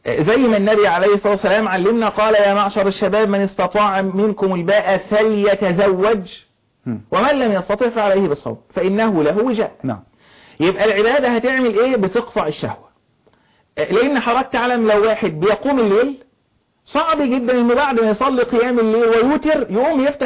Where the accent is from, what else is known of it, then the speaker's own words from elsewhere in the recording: Egypt; بلدنا مصر